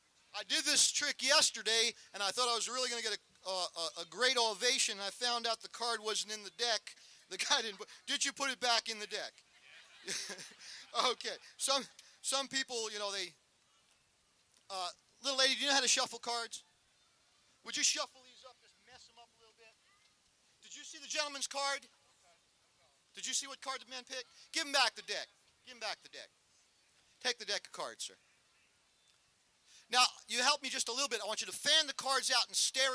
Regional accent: New Orleans, Louisiana, United States; I'm a magician. I'm from New Orleans, and I'm not competition for you.

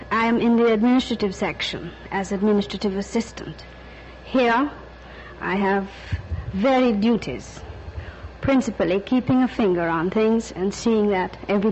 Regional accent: Kingston, Jamaica; Yes, I was born in Kingston.

